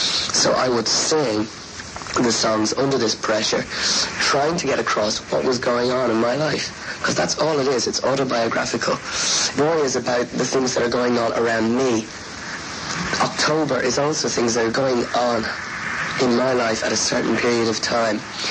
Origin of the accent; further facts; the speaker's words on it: Dublin, Leinster, Ireland; because I grew up in Dublin. I grew up in a sort of suburban type of community